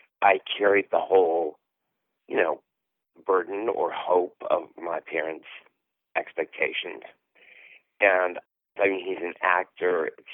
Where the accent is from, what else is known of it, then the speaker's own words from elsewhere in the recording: Paris, Missouri, United States; also born or lived in New York; Well, I lived in New York for about 25 years. And I am from Missouri, a small town called Paris. And I moved back to Paris to help out my mother.